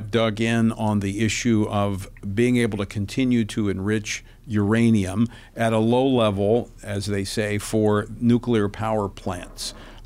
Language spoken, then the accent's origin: English; Louisiana, United States; Yesterday, Louisiana, my home state, approved a measure allowing women to sue out-of-state doctors